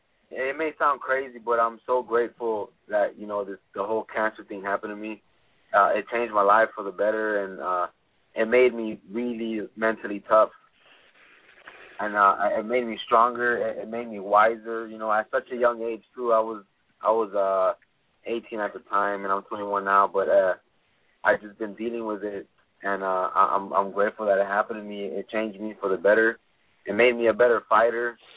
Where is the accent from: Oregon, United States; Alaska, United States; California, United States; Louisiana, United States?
California, United States; Hollywood; Yeah, correct. I grew up in Hollywood.